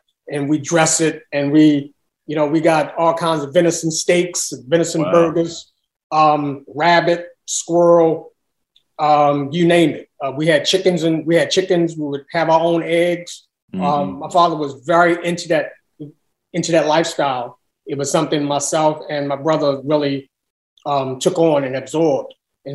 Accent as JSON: {"language": "English", "town": "Baltimore", "region": "Maryland", "country": "United States", "tie": "born or raised there", "said": "And then from there, we lived, grew up on Riggs Avenue, which is Riggs and Papa Grove. Mm-hmm. And that's where I grew up at."}